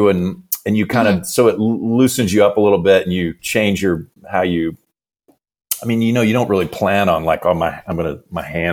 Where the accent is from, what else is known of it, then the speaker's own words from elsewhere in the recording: Mississippi, United States; Mississippi, actually.